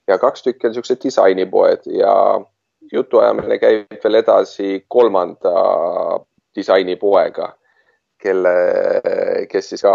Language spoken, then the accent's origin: Estonian; South Estonia, Estonia; mina olen pärint Lõuna-Eestist nii öelda, kus soome keelt ja soome kanaleid ei olnud Vene ajal.